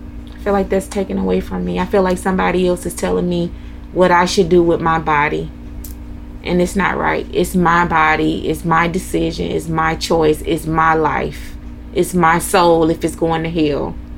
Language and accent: English; Mississippi, United States; also born or lived in Texas; I'm from here. I'm from Mississippi.